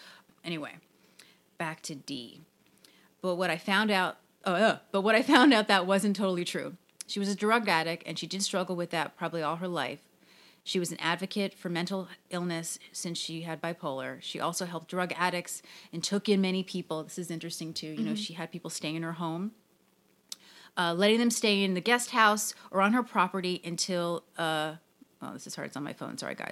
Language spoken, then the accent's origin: English; Atlanta, Georgia, United States; I told her I came from Atlanta, the capital of Coca-Cola.